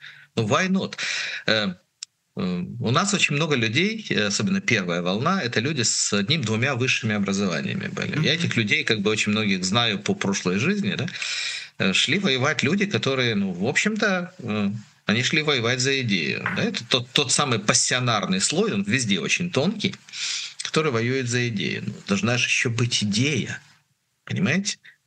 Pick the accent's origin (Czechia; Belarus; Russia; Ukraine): Ukraine; я Днепровский, да, я родился в Украине, вырос, я родился в русскоязычной семье. Но я разумею дуже там, гарно украинскую мову, я размовляю украинскую мову, да?